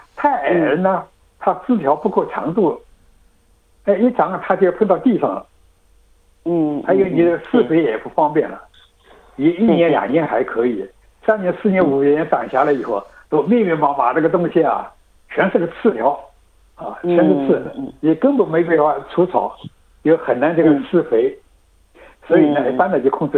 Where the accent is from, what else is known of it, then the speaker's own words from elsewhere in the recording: Guangdong, China; 就是我们广东人煲汤的那个霸王花